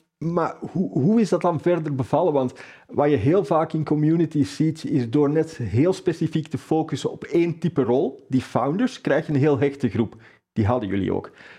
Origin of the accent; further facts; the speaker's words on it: Netherlands; Ik ben van Nederland. Ja.